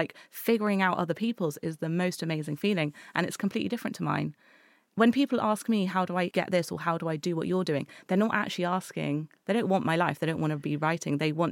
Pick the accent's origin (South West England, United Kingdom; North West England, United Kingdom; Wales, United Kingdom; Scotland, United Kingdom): South West England, United Kingdom; Exeter; And I think for me, I feel very, very lucky, because I grew up in Exeter.